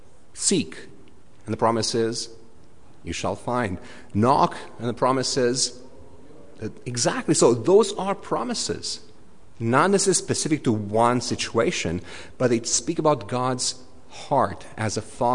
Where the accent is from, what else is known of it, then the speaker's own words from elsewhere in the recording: Romania; first language Romanian; English is a second language; I'm speaking English, not Romanian. English is ESL, so if you'd hear me speak Romanian, you'd really need some espressos to listen to me.